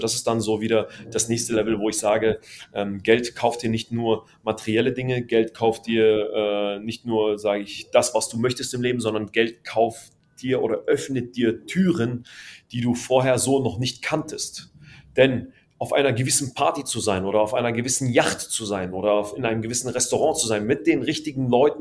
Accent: Palestine; German is a second language; Vor allem ich als Palästinenser

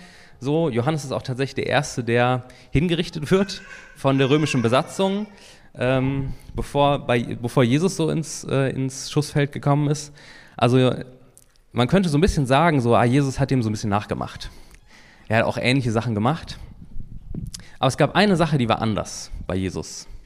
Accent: Germany; zumindest die hier, die sich als Deutsche verstehen, wir können es damit identifizieren, Brot ist Grundnahrungsmittel

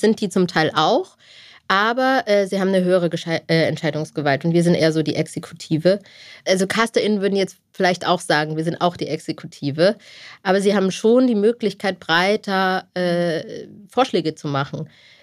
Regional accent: Rudolstadt, Thuringia, Germany; Ich bin aufgewachsen in einer kleinen Provinzstadt, Rudolstadt heißt sie, kennen die meisten Deutschen nicht, in Thüringen.

